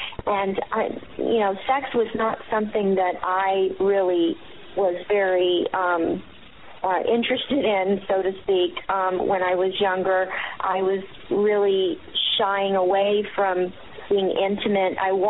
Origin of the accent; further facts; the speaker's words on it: the South, United States; And I was no different growing up in the South